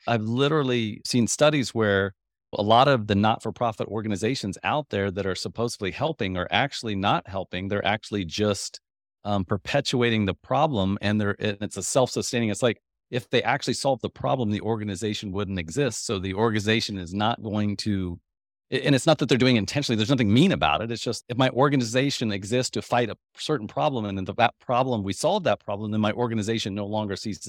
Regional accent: Kansas, United States; I grew up in Kansas, so it's a little bit less elitist, I would say, in the Midwest.

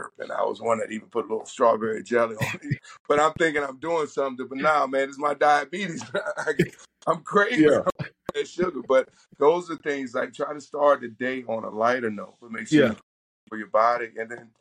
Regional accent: the South, United States; now in Washington DC area, United States; You know, I'm from the South, so everything is chicken. Living up in the DMV, chicken wings, mumble sauce.

